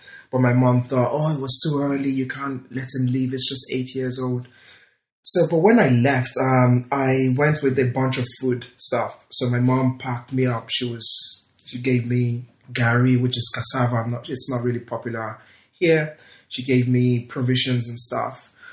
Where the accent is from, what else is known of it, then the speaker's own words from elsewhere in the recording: Lagos, Nigeria; I was born in Lagos. I mostly grew up in Lagos, and I schooled there till it was time for university.